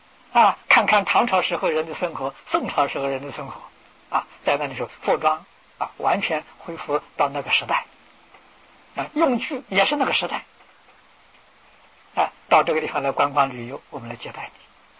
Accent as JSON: {"language": "Chinese", "country": "China", "said": "他没有把它丢掉啊，这是比我们中国人高明之处啊"}